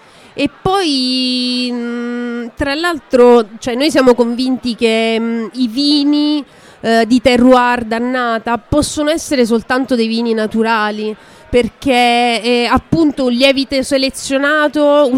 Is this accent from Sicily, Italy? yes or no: yes; Sicily, Italy; essendo io siciliana, mi ricordava il Nerello Mascalese